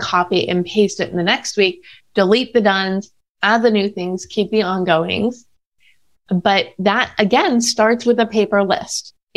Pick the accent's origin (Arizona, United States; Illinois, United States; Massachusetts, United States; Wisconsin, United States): Illinois, United States; Chicago; moved away as an adult; now in Los Angeles, United States; Yes. I grew up in the Chicago suburbs, and I spent the summer, I turned 10 in LA, and I always knew that I would move back here.